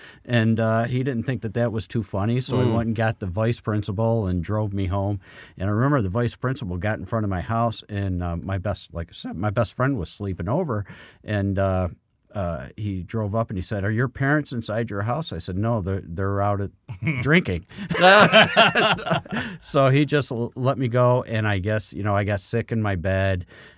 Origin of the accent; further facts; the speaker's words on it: Syracuse, New York, United States; also born or lived in Florida / Georgia; So I was born in Florida, lived in Georgia, moved up here, lived in, I think like 14 of the houses, 13 of the houses were in the Syracuse area.